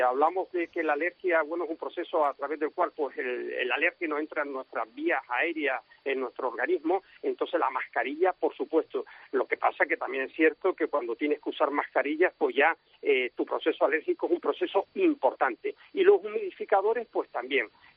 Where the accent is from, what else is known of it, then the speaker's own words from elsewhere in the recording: Canary Islands, Spain; hay una incidencia muy leve de alergia a la gramínea en mi tierra, en Canarias